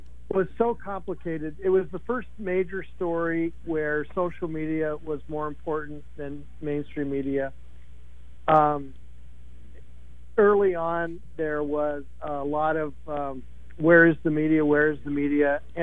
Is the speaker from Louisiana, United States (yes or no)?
no; Idaho, United States; even though I'm from Idaho, I spent a lot of time in Montana